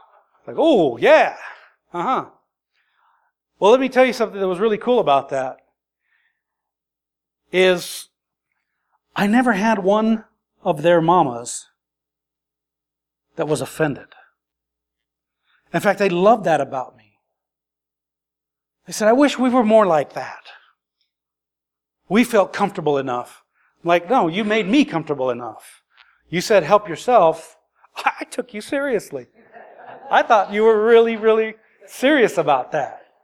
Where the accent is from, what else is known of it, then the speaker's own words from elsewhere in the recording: Idaho, United States; Obviously, I grew up in Idaho.